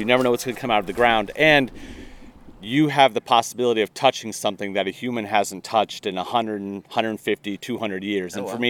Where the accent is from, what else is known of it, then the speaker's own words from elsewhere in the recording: Decatur, Illinois, United States; also born or lived in Dubuque, Iowa / Platteville, Wisconsin; now in Beloit, United States; I'm originally from Central Illinois, Decatur, Illinois, but I spent a lot of time living in Dubuque, Iowa and Platteville, Wisconsin before moving to Beloit.